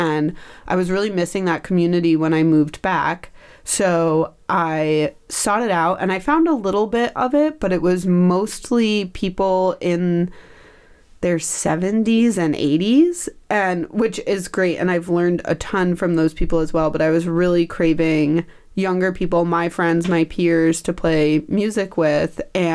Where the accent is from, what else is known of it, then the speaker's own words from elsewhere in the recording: Rochester, New York, United States; Yeah, so it starts all the way back here in Rochester. So I grew up here in Rochester.